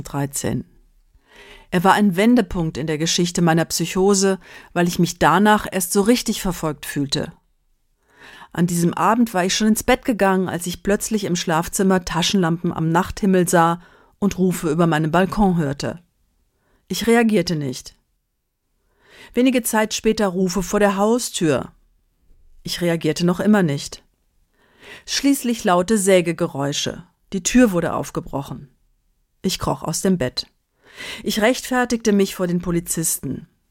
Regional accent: Rhineland-Palatinate, Germany; Einige Male habe ich jetzt meine Eltern in dem Dorf in Rheinhessen besucht, wo ich aufgewachsen bin.

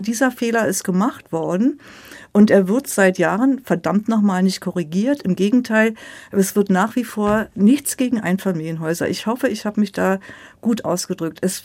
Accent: Berlin, Germany; Und ich bin ja Berlinerin und Berlin wird bis 2050 um 4 Grad sich erhitzen.

